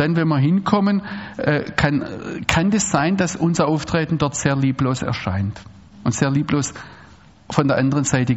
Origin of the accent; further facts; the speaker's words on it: Germany; Ja, so wie wir das gerne als Deutsche hätten.